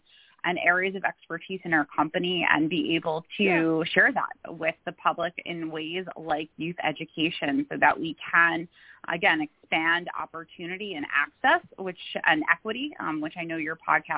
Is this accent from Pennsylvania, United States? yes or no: no; New York, United States; I am born and raised in New York, still here